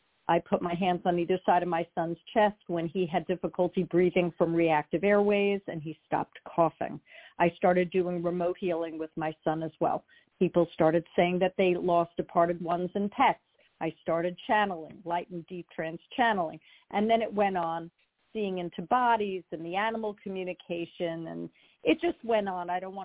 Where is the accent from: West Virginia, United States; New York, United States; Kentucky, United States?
New York, United States; Long Island; now in New Jersey, United States; I'm originally from Long Island. I now live in New Jersey. I was brought up as an observant, religious, reformed Jew, the most liberal of the denominations.